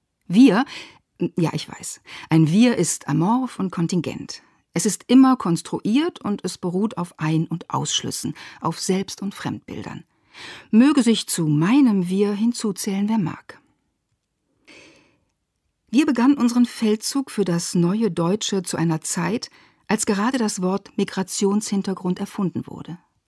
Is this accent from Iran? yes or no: yes; Iran; Als Iranerin schießen mir Erinnerungen in den Kopf.